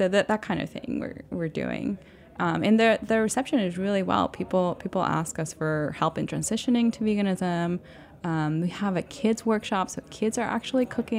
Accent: Puerto Rico; now in New York City, United States; So I'm from Puerto Rico, right? And I still have family there.

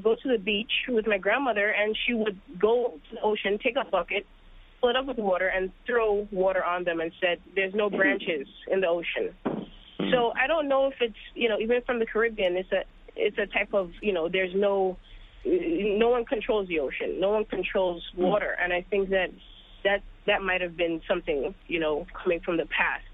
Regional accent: New York City, New York, United States; I grew up on the Upper East Side and with my mom, a single parent. But my mom's from Trinidad in the West Indies

